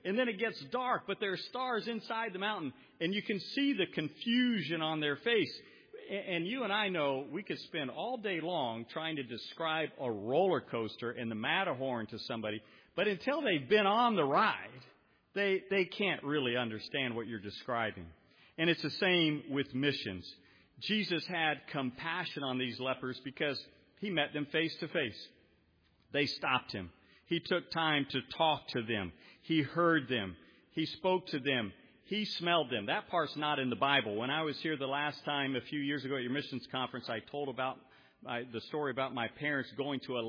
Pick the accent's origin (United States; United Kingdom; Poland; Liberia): Liberia; I grew up in Africa. My parents moved to Liberia in 1970. I was in first grade.